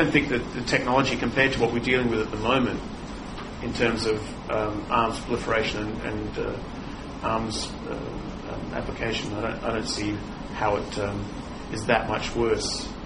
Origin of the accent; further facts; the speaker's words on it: Australia; And I'm originally from Australia, and there's been a host of European incursions into essentially a virgin continent